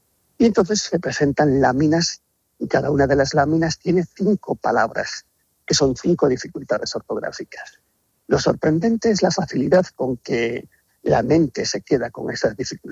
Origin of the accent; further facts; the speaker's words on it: Galicia, Spain; yo soy gallego